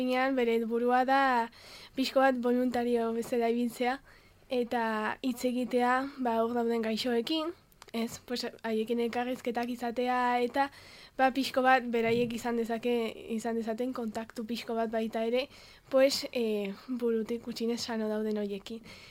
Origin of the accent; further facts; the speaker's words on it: Aldatz, Navarre, Spain; ni aldazkoa naiz, lekun berri ondoan dagoen erre txiki batekoa, eta ba, San Fermin ikastoran ikastelari naiz, batxilergoa orain.